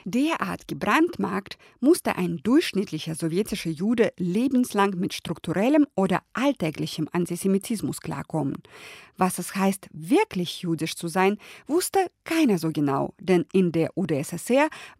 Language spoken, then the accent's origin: German; Uzbekistan; first language Russian; German is a second language; now in Germany; Ukraine, Belarus, Moldau, Georgien und Usbekistan, wie ich. Russisch ist an uns nur unsere Muttersprache und die Mentalität.